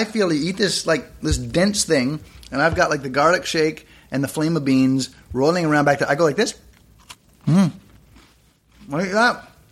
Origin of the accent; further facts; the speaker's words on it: Canada; and Canada, I'm Canadian, relatively new nation